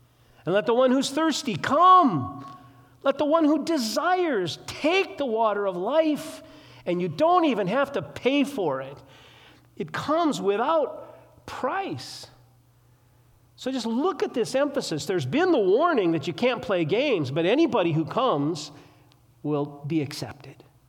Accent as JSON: {"language": "English", "region": "Minnesota", "country": "United States", "said": "we come from Minnesota, 3M country, where they have post-it notes"}